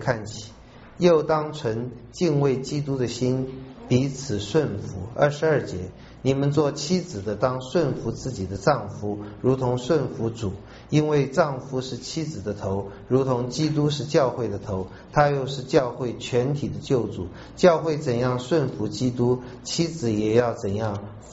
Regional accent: Taiwan

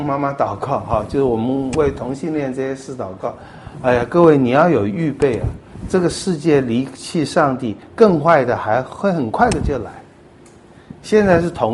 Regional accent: China; 我们中国人都不能接受，因为地球是圆的嘛，我们中国应该是在最中心的地方哈。

